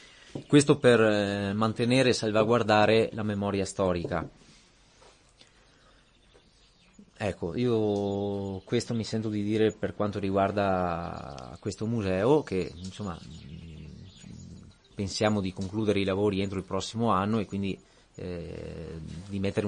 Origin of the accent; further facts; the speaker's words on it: Limana, Veneto, Italy; Io sono di Limana, quindi volevo fare qualcosa che riguardasse il bellunese